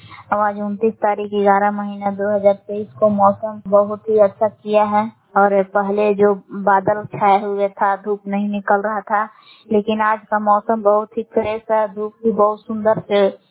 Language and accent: Hindi; Belaon, Bihar, India; ग्राम बेलार जिला कैमूर बबुआ की निवासी हूँ।